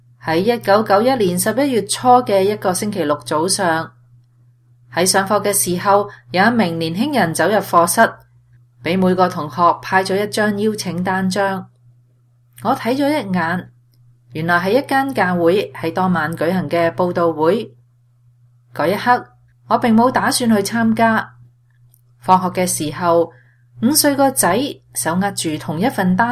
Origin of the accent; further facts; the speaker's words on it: Hong Kong; born there; moved away; also born or lived in Montreal, Canada; 我在香港出生，家境清贫